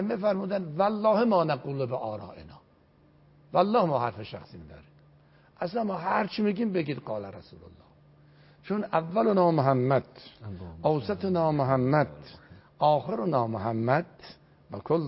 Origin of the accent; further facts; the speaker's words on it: Iran; من به عنوان یک ایرانی، من آتش میگیرم، میسوزم